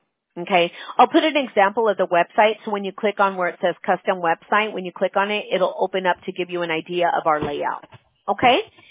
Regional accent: United States; I'm like the third generation of my family here. We're very American. You know, we're Hispanic, but I mean, we're American. You know, when people ask me, well, what are you? I'm an American.

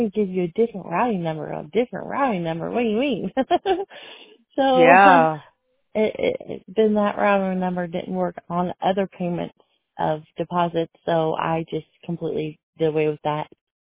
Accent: Smoky Mountains, United States; I'm from the Smoky Mountains, and I've never had this happen to me ever before.

